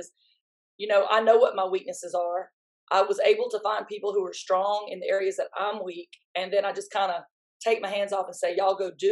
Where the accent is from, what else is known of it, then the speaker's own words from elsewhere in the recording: Louisiana, United States; All three of the other ones, we're all from Louisiana. We're all Louisiana, born and bred, raised, you know.